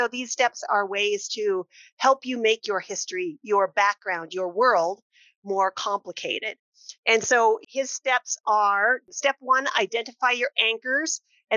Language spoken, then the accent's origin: English; United States; So we're from the States.